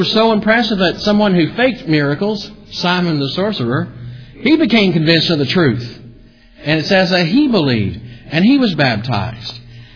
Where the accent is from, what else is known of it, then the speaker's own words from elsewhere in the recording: United States; if I'm walking down the street and there's some Romanian that sees me and knows I'm from America, they say, oh, there's an American.